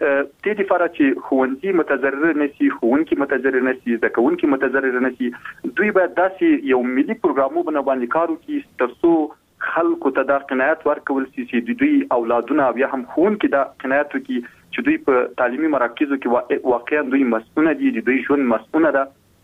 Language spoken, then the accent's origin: Pashto; Logar, Afghanistan; موږ خپله د لوګر ولایت یم